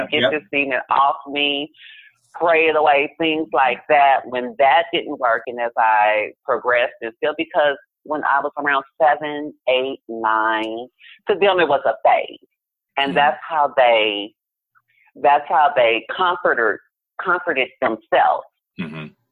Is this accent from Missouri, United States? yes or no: yes; Kansas City, Missouri, United States; because I grew up in Kansas City, Missouri.